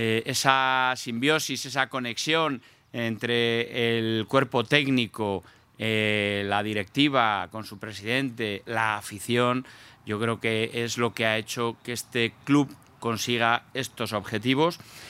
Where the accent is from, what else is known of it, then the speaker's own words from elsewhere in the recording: Castile and León, Spain; todos los que somos de Castilla y León